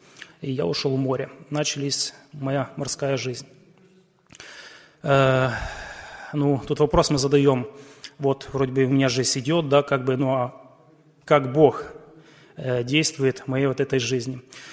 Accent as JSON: {"language": "Russian", "country": "Ukraine", "said": "Я с Украины."}